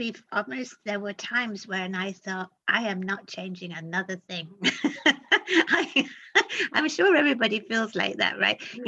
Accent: United Kingdom; And I'm so British.

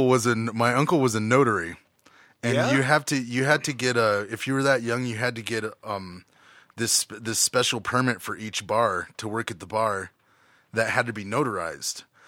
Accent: Boulder, Colorado, United States; born there; There's a lot of Tibetan refugees and lamas in Boulder. And I was born in Boulder, and I ended up being around that a lot and learning

